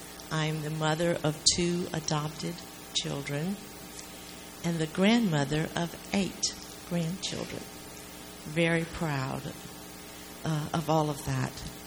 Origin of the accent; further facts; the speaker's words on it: Eunice, Louisiana, United States; I'm from Eunice, Louisiana.